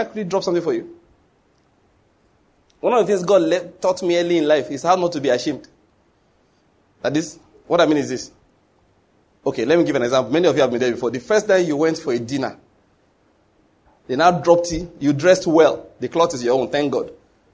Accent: Nigeria; English is a second language; Good afternoon, ma'am. I'm from Nigeria. I came for a course. I stayed here only 3 weeks.

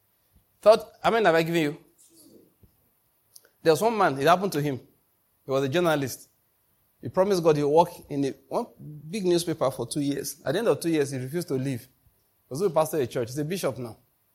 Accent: Enugu, Enugu State, Nigeria; He called me a Lagos pastor. Number one, I came from Enugu.

